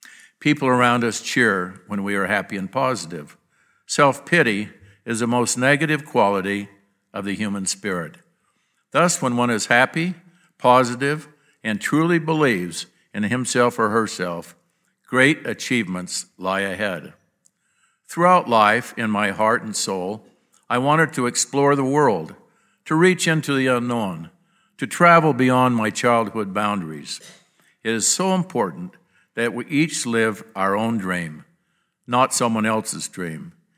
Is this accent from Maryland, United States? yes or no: no; Blackfoot, Idaho, United States; also born or lived in Thomas; as a young boy growing up in Blackfoot and in Thomas